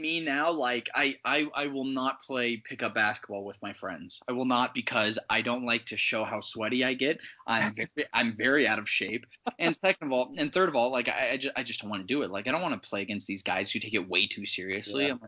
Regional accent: Florida, United States; I grew up in Florida, and like, I loved the beach

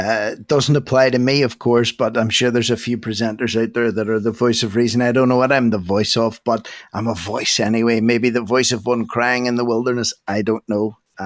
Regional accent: Australia; As an Aussie

